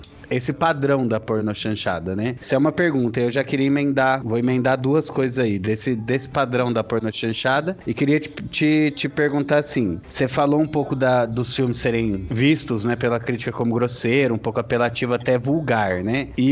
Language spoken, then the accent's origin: Portuguese; São Paulo, Brazil; aqui eu sou do ABC, então em Santo André tinha o Cine Tangará